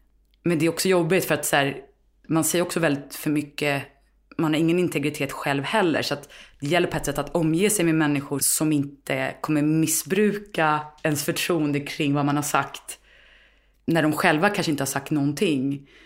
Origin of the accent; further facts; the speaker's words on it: Stockholm, Stockholm County, Sweden; jag är uppvuxen i Vasastan på gränsen till Östermalm. Jag tror till och med att det är Östermalm, det är så här precis på gränsen.